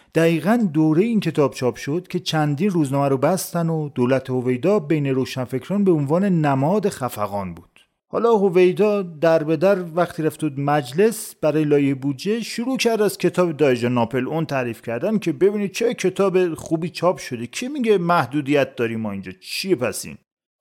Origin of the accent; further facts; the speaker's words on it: Iran; من عاشق ایرانم، چون من ایرانی هستم، جایی جز ایران نمیتونم اصلا دووم بیارم زندگی کنم.